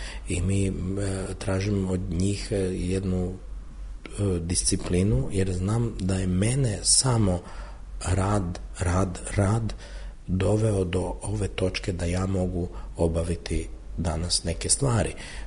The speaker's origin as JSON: {"language": "Croatian", "town": "Zagreb", "region": "City of Zagreb", "country": "Croatia", "said": "taj Dubrovački je meni strani, ja sam purger, ja sam iz Zagreba"}